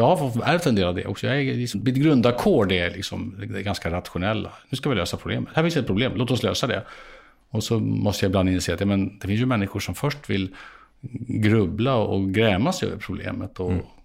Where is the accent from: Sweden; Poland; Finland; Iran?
Sweden; Torshälla, Södermanland; Nej, men det gjorde man i min hemstad, Torshälla.